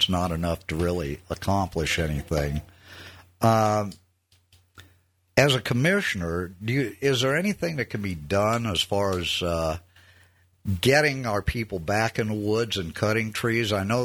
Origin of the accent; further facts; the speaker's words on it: United States; I'm an American.